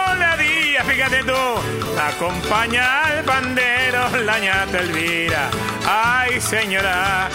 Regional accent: Valparaíso, Chile; porque yo, como soy porteño, me vine un poquito tarde

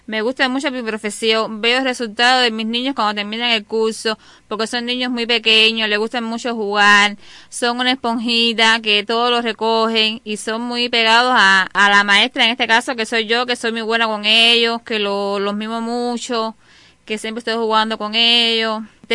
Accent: Caibarién, Villa Clara, Cuba; born there; now in Ciénaga de Zapata, Cuba; Nací en Caibarién, en municipio de Caibarién, provincia de Santa Clara. Terminando mi último año de la carrera de educadora de ciclo infantil, me casé y vine a vivir para el municipio de Ciénaga de Zapata en el 94.

